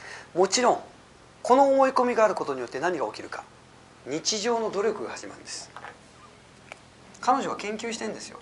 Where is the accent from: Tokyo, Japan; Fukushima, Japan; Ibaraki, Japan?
Tokyo, Japan; Higashimurayama; 僕の実家は東村山、かみさんの実家は石巻なんですけどね。